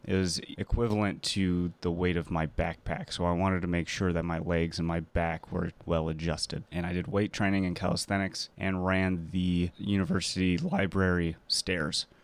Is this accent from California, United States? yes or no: yes; San Diego, California, United States; now in Port Townsend, United States; I'm originally from San Diego, and then I went to San Jose State afterwards for college, and then moved up here after that.